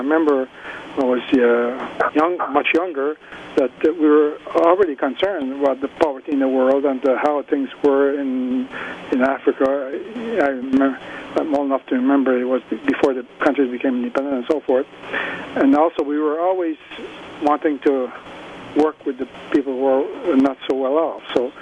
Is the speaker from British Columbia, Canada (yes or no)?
no; Prince Edward Island, Canada; born there; now in Quebec City, Canada; I come from a co-op background also. I was born in the Cajun region in PEI, which is all co-op when I was young.